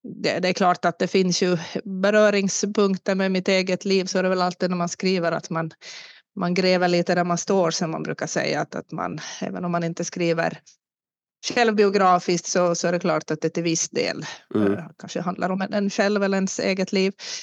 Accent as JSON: {"language": "Swedish", "region": "Ostrobothnia", "country": "Finland", "said": "jag är österbottning. Jag i grund och botten har vistats utomlands också under några år, men kommer tillbaka till rötterna också. Jag bor och lever i Österbotten här"}